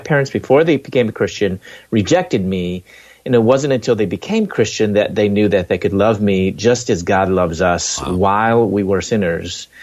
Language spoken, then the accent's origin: English; Chicago, Illinois, United States; also born or lived in Louisville, Kentucky; We're from Chicago. I moved to Louisville, Kentucky to pursue my doctorate in dentistry